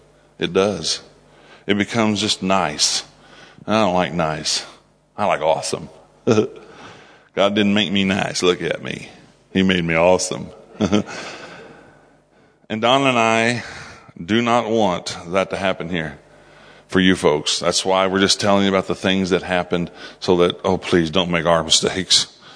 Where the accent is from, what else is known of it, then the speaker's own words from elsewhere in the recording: United States; I'm American. I pay taxes sometimes, and I do, but I live in my country, and I feel like I represent that country a little bit anyway.